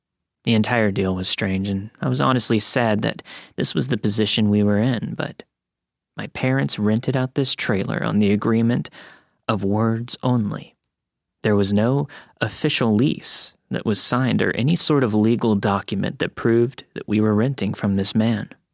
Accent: Lockhart, Texas, United States; I grew up in Texas. I still live here, along with my family, that will be mentioned in the story.

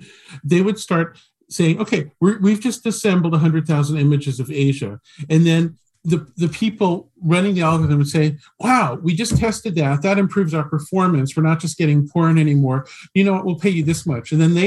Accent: United States; Well, as an American, I always look at, like, what is this royal family?

